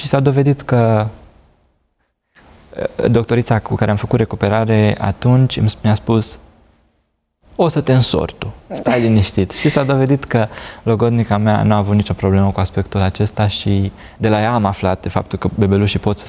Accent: Giurgiu, Giurgiu County, Romania; also born or lived in Ploiești / Vălenii de Munte; Și noi la 4 ani ne-am mutat la Giurgiu. Eu m-am născut la Ploiești, apoi am locuit la Vălin de Munte, ne-am mutat la 4 ani la Giurgiu

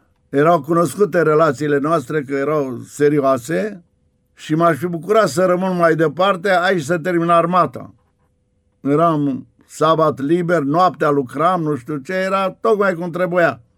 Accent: Brașov, Brașov County, Romania; pentru că suntem din Brașov

